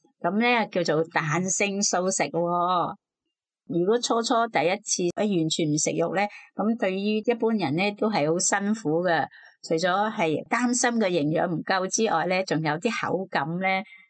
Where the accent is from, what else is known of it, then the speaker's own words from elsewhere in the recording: China; 我哋中国人都有讲五行嘛